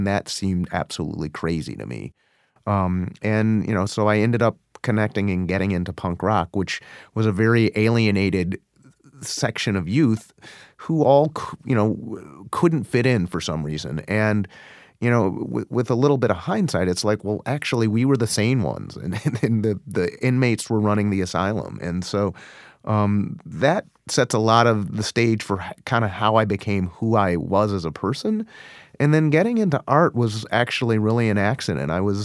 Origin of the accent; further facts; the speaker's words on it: Chicago, Illinois, United States; I grew up in the city of Chicago, which is a really segregated city. I grew up on the South Side to middle-class parents.